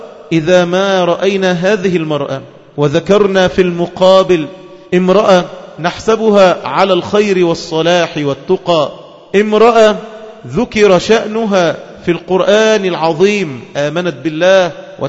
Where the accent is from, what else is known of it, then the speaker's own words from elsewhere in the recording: Egypt; في بلادنا مصر